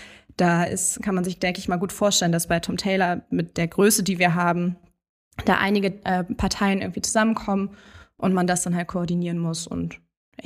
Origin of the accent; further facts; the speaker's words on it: Hamburg, Germany; ich bin ein Hamburger Dern durch und durch, also hier geboren, aufgewachsen und hier irgendwie auch kleben geblieben.